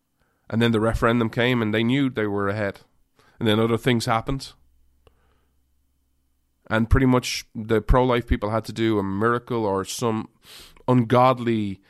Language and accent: English; United States; I'm an American. All right, I don't live in Ireland.